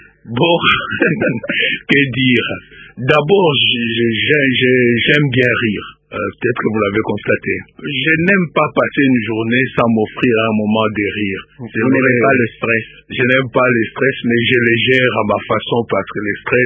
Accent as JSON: {"language": "French", "town": "Lubumbashi", "region": "Haut-Katanga", "country": "DR Congo", "tie": "born or raised there", "said": "Je me souviens que dans mon enfance à Lubumbashi"}